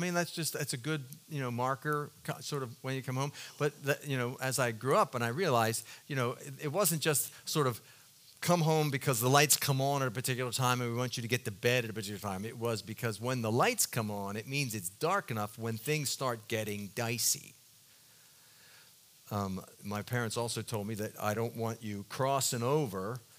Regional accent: Baltimore, Maryland, United States; I grew up in Baltimore City in a rather difficult section of Baltimore. Didn't know it at the time. To me, it was just where I grew up.

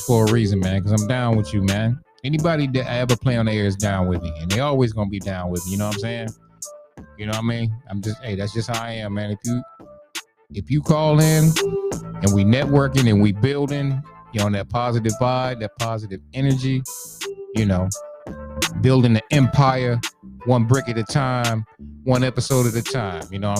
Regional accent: the South, United States; now in Florida, United States; Shit, I'm from the South, man. I'm down here in Florida, man.

